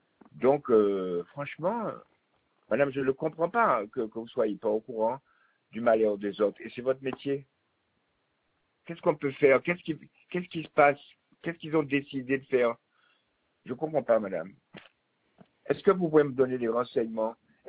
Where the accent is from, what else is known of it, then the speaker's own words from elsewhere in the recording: Guadeloupe; born there; Je suis né en Guadeloupe en 1950.